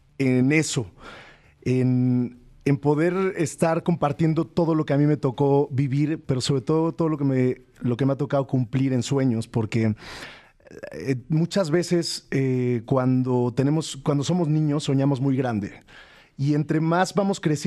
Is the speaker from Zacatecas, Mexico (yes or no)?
no; Tlaxcala, Mexico; yo crecí entre las milpas de mi pueblo, ¿no? Y los tapetes de aserrín y flores y en las faldas de la Malinche.